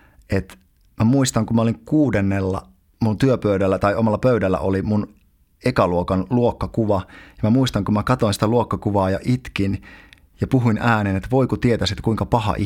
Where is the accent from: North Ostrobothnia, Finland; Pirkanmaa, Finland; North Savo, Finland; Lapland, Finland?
Lapland, Finland; Kemijärvi; Mä oon kotoisin Kemijärveltä, Lapista, verrattain tavallisesta, aika pienituloisesta perheestä.